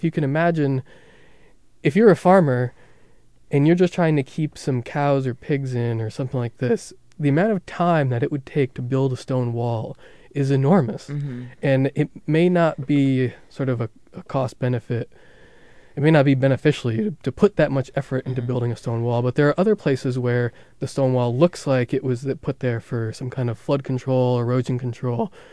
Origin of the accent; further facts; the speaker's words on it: Northeast, United States; And the reason I come from the Northeast, New York, New England, and where it's kind of, they're kind of known for their stone walls.